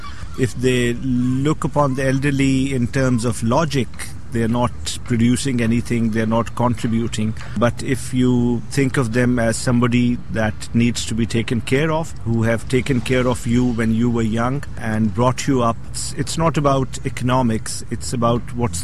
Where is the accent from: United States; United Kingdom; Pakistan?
Pakistan; We are from Pakistan. The elderly are revered very much.